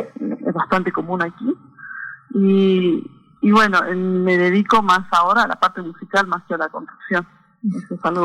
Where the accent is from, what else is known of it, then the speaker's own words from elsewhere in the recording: Iruya, Salta, Argentina; born there; now in Tilcara, Argentina; Sí, en Iruya, en la finca Santiago, y queda en el departamento de Iruya, provincia de Salta.